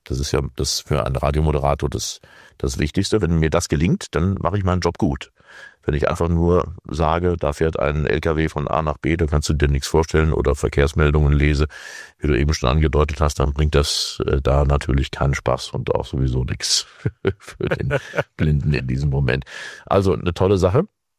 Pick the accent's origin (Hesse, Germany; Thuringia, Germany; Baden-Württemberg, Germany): Hesse, Germany; Mengerskirchen; Ja, weil ich komme aus dem Westerwald, kleines Dorf